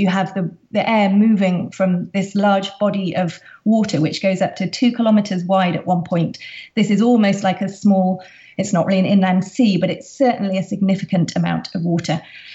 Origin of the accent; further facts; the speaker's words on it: London, United Kingdom; moved away as an adult; now in Bordeaux, France; Well, I am British. I've been living in Bordeaux since 2003. I moved here from London